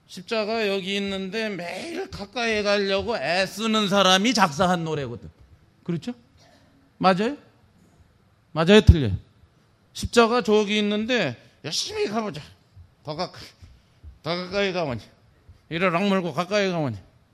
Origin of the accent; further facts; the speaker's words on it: Chungcheong, South Korea; 전 충청도 사람이라 빨리 얘기할 줄은 몰라요.